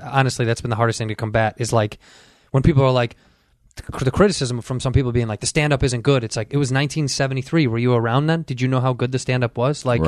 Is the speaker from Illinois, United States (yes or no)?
yes; Chicago, Illinois, United States; we shot it in my hometown, Chicago, and that's on.